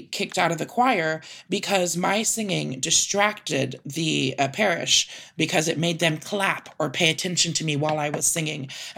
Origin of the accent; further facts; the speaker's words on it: San Antonio, Texas, United States; Yeah, that's where I'm born and raised. And that was the first Pride I was ever invited